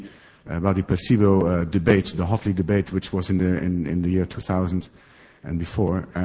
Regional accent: Netherlands; English is a second language; also born or lived in Malawi; I'm from the Netherlands and former from Malawi.

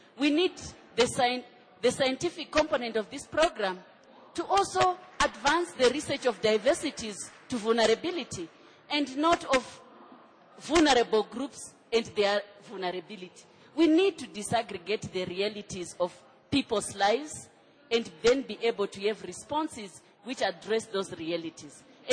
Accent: Zimbabwe; I come from Africa, where when I say I come from Africa and I meet somebody in the corridor, they say, so do you know Fatima from Mali? I'll say, no, I'm from Zimbabwe.

